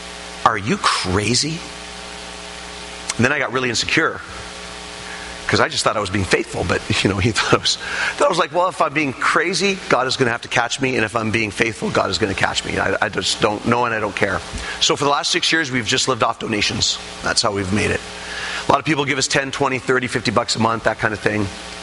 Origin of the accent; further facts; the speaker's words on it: Eastern Canada, Canada; I'm a Canadian evangelist of a small little church in Eastern Canada